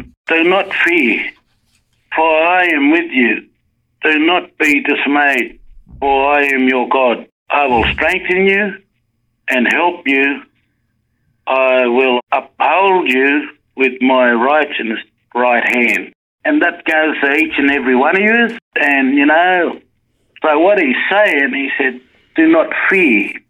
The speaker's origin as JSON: {"language": "English", "town": "Brewarrina", "region": "New South Wales", "country": "Australia", "tie": "born or raised there", "said": "and my hometown, Rewarrina."}